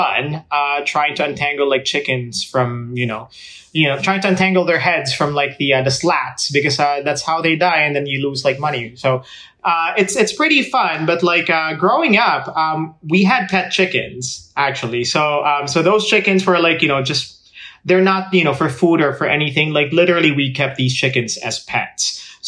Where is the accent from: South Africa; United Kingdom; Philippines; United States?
Philippines; moved away; the chicken farm came in like probably about like 12 years after I left.